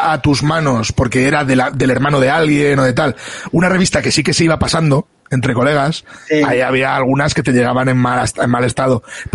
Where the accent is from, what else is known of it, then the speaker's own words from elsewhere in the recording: Albacete, Castilla-La Mancha, Spain; cuando éramos chavales en Albacete, cuando yo tenía a lo mejor, no sé, 12, 13 años, en Albacete había muchísimos descampados.